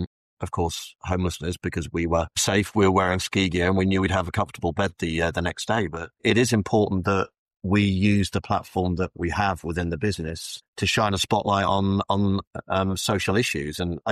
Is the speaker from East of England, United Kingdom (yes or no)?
yes; Felixstowe, East of England, United Kingdom; I was brought up in Felixstowe, which you may be familiar with. It's in Suffolk. It's a very, very big container port.